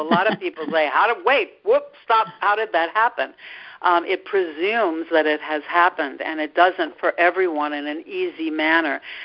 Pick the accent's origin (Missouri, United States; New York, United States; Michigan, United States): Missouri, United States; I'm from Missouri, the Show Me State.